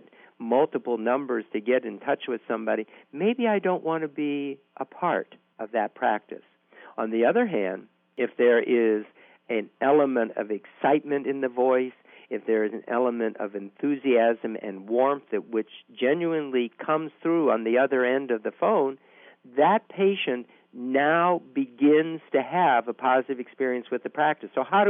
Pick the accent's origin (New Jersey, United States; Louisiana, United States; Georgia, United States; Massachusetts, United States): Louisiana, United States; New Orleans; I am from New Orleans, which is the underwater capital of the world.